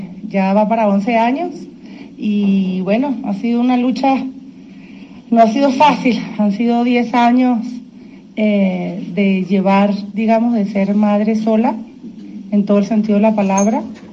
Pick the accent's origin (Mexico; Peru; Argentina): Mexico; yo soy mexicana, porque llevo toda mi vida aquí, he hecho mi carrera aquí